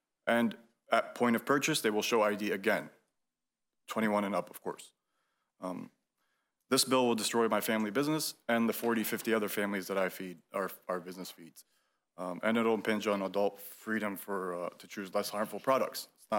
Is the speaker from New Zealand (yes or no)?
no; Tallahassee, Florida, United States; I'm from Tallahassee, Florida. I have 10 vape shops here in Tallahassee and Crawfordville area.